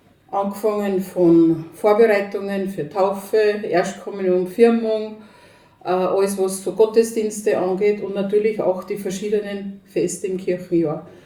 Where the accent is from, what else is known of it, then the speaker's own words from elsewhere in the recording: Lower Austria, Austria; Die Palmbuschen, wie bei uns daheim in Niederösterreich